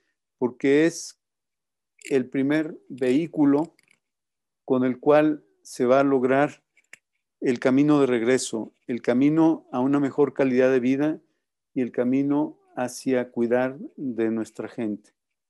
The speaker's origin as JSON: {"language": "Spanish", "country": "Mexico", "said": "desearle a esta gente que somos los mexicanos un mejor nivel de vida"}